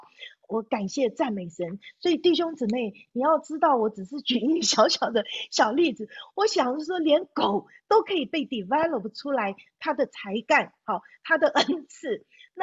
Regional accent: China; 我觉得我们中国人好像很多的时候都有这个完美主义啊

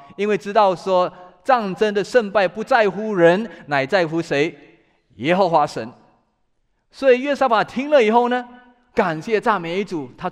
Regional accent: China; 知足常乐，我们中国人的一句话，也是圣经里面的教导。

